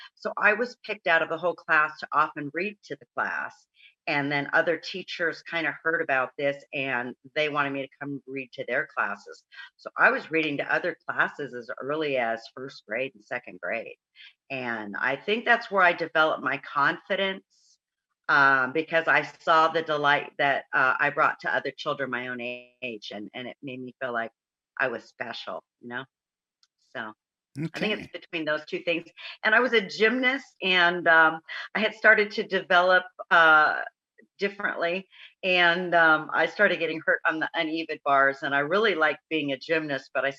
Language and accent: English; San Diego, California, United States; Well, I'm from San Diego, California, and I grew up in foster homes.